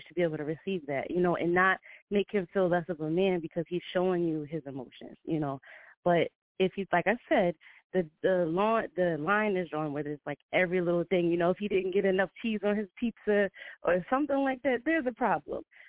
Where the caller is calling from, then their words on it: New Jersey, United States; I'm calling from Jersey … COO of Fano Music and Di Bernardo Productions.